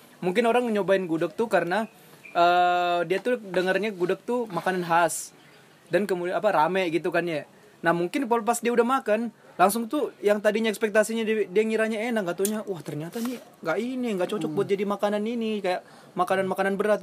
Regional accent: Makassar, South Sulawesi, Indonesia; Kalau gue ini ya orang Makassar ya.

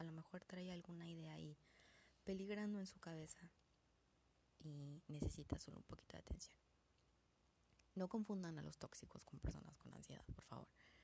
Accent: Mexico; podemos echar mano de la herbolaria como buenos mexicanos.

